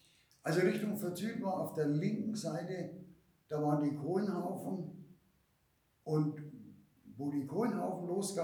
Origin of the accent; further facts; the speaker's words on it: Germany; Was für die damalige Zeit für uns als Deutsche natürlich was ganz Besonderes war, weil da kamen dann amerikanische Stars wie … die sind im 49er Club aufgetreten und wenn man da natürlich dann als Deutscher mit rein konnte, dann war das schon super.